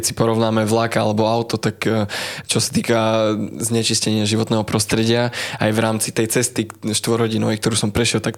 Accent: Košice, Košice Region, Slovakia; ja tým, že som z východu, tak musím povedať, že to sú všetky také miestečka pri Košiciach, teda pri mojom rodnom meste.

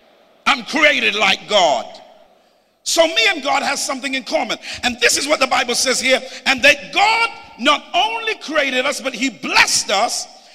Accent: United Kingdom; I come from the United Kingdom.

